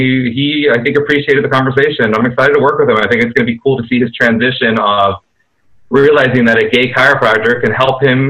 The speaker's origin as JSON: {"language": "English", "region": "Mexico City", "country": "Mexico", "tie": "born there", "second_language": "English", "said": "because I'm also Latino and I was born in Mexico City and Spanish is not my first language and I'm an immigrant to this country, but I also am a light-skinned Latino. I could pass as being white, but I am Mexican."}